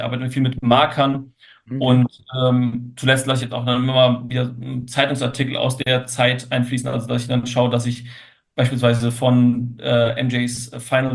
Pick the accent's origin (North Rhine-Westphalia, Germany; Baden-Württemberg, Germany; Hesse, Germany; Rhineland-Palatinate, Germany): Hesse, Germany; Frankfurt; Das ist natürlich als Frankfurter echt ein Erlebnis gewesen.